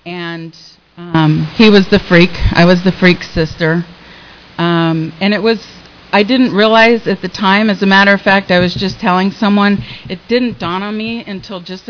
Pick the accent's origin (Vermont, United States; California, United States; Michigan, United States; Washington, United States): California, United States; Solana Beach; I grew up in Solana Beach, Del Mar area, wealthy area.